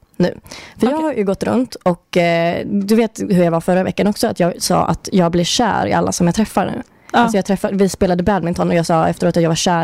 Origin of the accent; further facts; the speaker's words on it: Brunflo, Jämtland County, Sweden; Jag har då varit hemma i Brunflo. Som ligger då en och en halv mil från Östersund. Där min familj bor.